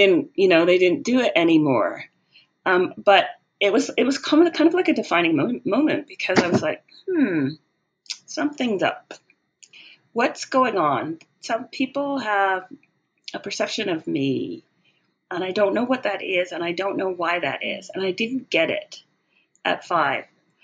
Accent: Canada; But when I was growing up in Canada, it was completely white.

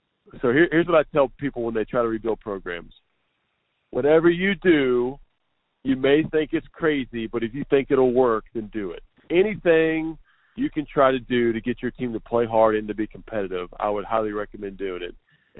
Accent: Butler, Kentucky, United States; I was from Butler, Kentucky.

